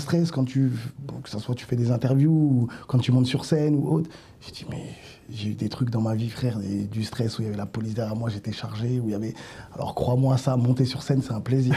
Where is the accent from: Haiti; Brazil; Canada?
Haiti; Je suis haïtien.